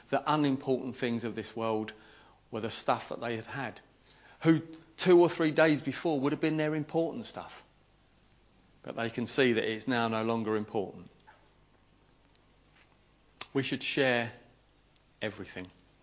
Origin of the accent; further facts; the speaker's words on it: United Kingdom; We're very British, most of us, not all.